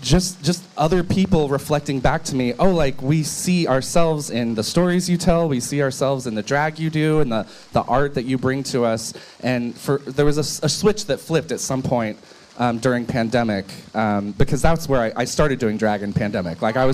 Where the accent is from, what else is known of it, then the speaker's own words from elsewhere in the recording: the South, United States; growing up in the South, all I knew was Southern Baptist